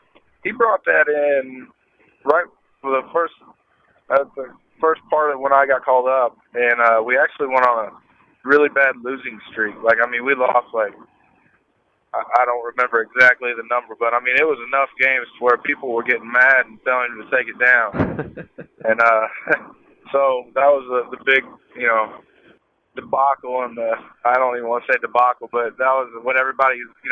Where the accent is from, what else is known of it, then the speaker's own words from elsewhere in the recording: Indianapolis, Indiana, United States; I mean, I was born and raised in Indianapolis.